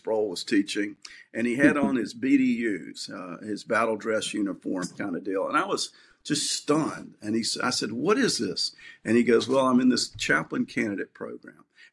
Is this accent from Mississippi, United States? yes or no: no; Alabama, United States; I grew up in South Alabama, very small rural area, knew Christ, grew up in a Presbyterian heritage, went off to Belhaven College.